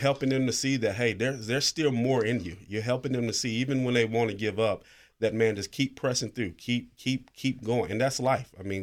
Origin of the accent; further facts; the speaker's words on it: Lockhart, Texas, United States; Well, I'm originally from Lockhart, Texas, the barbecue capital of Texas.